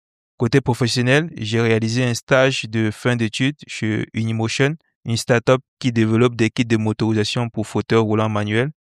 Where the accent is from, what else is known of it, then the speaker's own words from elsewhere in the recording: Loum, Littoral, Cameroon; now in Villeurbanne, France; Je suis originaire du Cameroun, en Afrique centrale. J'ai grandi dans une petite ville de la région du littoral, appelée Loum.